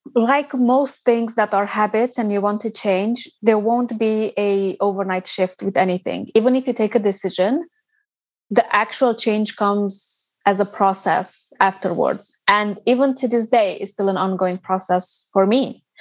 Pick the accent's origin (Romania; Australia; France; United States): Romania; because we're both from Romania.